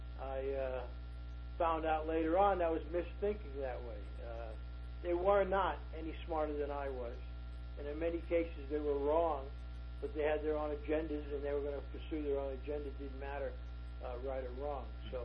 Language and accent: English; Long Island, New York, United States; Well, you know, I grew up in Long Island. Republic Aviation was there